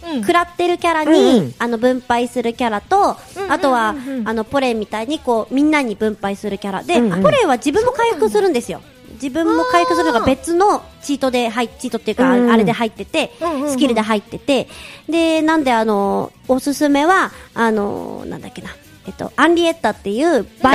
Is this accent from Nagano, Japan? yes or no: no; Ibaraki, Japan; でも茨城出身なので